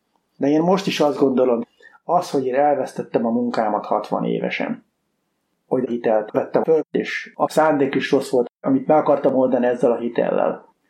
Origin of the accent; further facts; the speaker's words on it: Hungary; Egy vidéki faluban nevelkedtem, ott nőttem fel Budapestről 80 kilométerre.